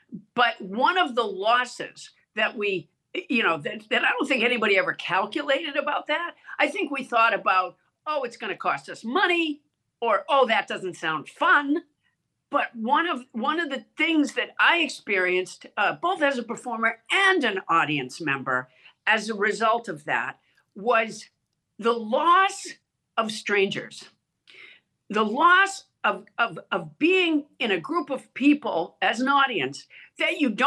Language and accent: English; Massachusetts, United States; also born or lived in Alabama; I used to eat, because I was born in Alabama, raised in Massachusetts. So my mother was a very good Southern cook.